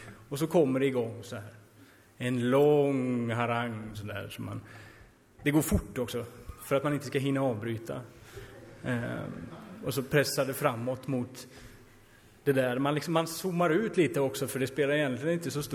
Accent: Norrland, Sweden; För när jag växte upp i Norrland så tänkte jag, men det skulle aldrig funka upp i Norrland.

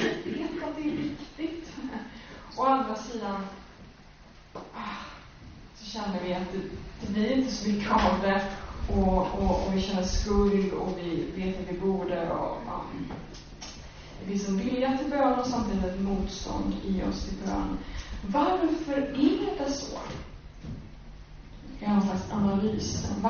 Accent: Domsö, Västra Götaland County, Sweden; Jag är uppvuxen på Domsö, Göteborgs södra skärgård. Där är det mest berg och så här vindpinade små träd.

